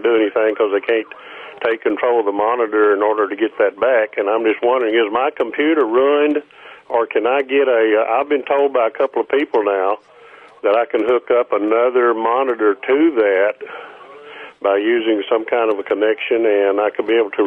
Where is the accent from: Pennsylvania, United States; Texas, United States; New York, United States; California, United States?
Texas, United States; moved away; also born or lived in Colorado; I was born in Colorado. But I was raised in Texas, and then I moved up here back in 1984.